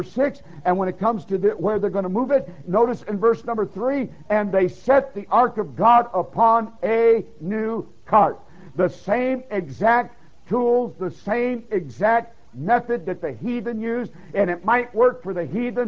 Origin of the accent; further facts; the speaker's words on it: Detroit, Michigan, United States; But I am not a farm boy. I grew up in Detroit, Michigan. I feel much more secure in the city than I do on a farm.